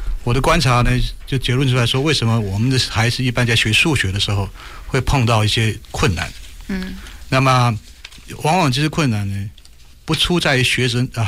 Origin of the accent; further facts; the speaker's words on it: Taiwan; 我从台湾来。